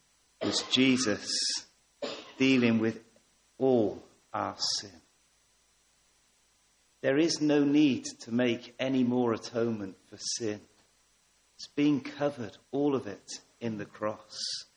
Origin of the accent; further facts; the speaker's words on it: Poole, South West England, United Kingdom; I come from Poole. It's no secret that Sandbanks, just outside Poole, is the richest place, or one of the richest places to live.